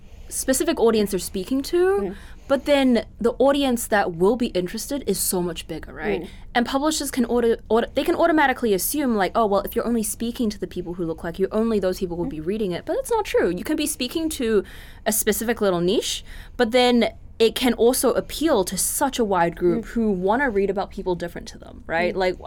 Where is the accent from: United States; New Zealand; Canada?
New Zealand; being a Kiwi is quite a vast experience